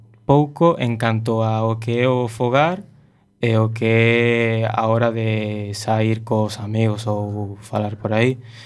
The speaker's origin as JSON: {"language": "Galician", "town": "A Coruña", "region": "Galicia", "country": "Spain", "tie": "born or raised there", "first_language": "Arabic, Spanish, Galician", "said": "vivir na Coruña, unha cidade en Galiza, en España, lóxicamente, falase tanto español, ou bueno, castelán, como galego."}